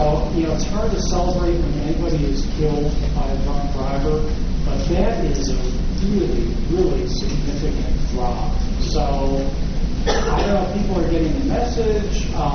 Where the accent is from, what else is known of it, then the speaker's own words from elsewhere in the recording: Wisconsin, United States; I'm from Wisconsin originally, and small town right near where I grew up